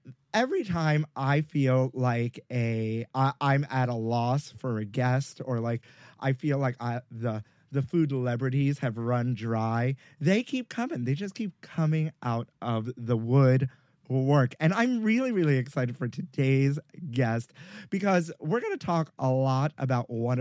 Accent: Brooklyn, New York, United States; I grew up in Brooklyn, and there used to be like an actual Entenmann's bakery not too far from where I grew up

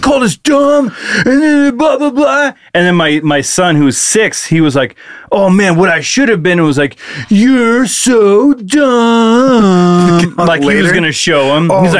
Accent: Moses Lake, Washington, United States; The school that was the town right next to, I grew up in Moses Lake, and there was Warden.

